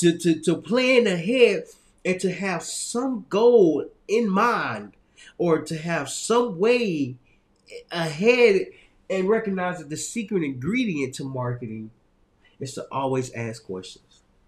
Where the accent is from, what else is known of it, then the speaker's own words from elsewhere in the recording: India; English is a second language; Sir, I'm from India.